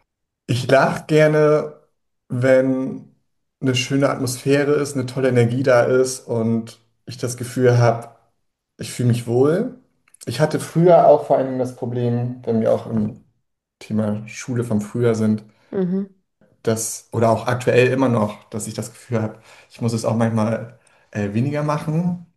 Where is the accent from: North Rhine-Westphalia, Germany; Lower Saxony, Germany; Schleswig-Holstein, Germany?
Schleswig-Holstein, Germany; Kiel; ich komme aus Kiel, das ist direkt an der Ostsee und wir haben die Förde hier direkt in der Nähe